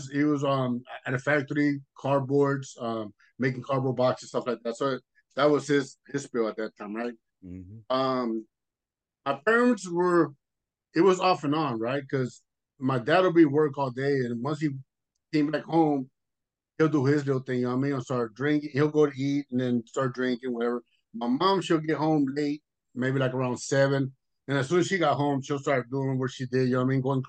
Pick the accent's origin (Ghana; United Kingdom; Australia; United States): United States; Los Angeles, California; I grew up in Los Angeles. First I started off in South Central, down the street from my grandfather's house with your dad's. Went to school there. We went to school at South Park Elementary.